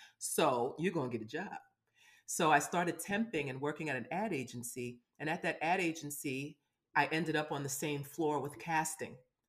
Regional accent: New York, United States; And being a New Yorker, you can walk down the street and meet anybody.

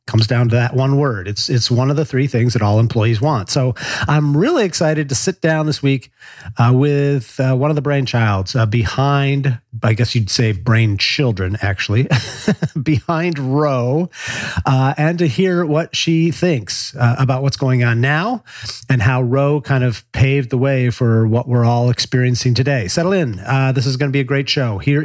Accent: Buffalo, New York, United States; First of all, I grew up just outside of Buffalo, New York. So I'm completely there with the snow thing.

